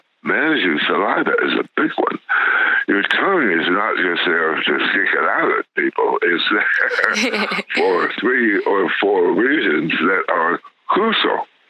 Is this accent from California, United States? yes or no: yes; Los Angeles, California, United States; moved away as an adult; also born or lived in New York; I am 81. I was born 1938 in Los Angeles.